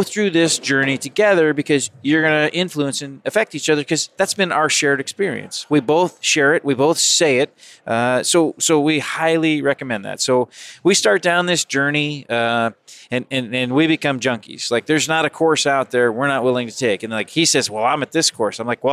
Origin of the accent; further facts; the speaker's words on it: Colorado, United States; I mean, I'm from Colorado. I want to go to a nice warm place.